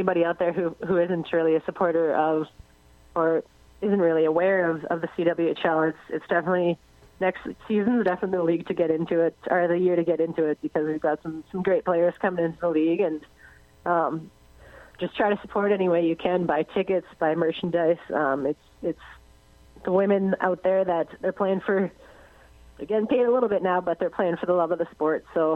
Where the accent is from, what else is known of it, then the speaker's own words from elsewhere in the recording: Winnipeg, Manitoba, Canada; Same city, obviously, in Winnipeg, and same... I grew up in St. Boniface mostly, but St. Vitale as well.